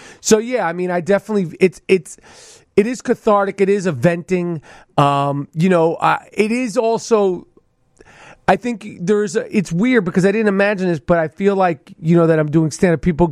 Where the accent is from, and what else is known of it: New York, United States; born or raised there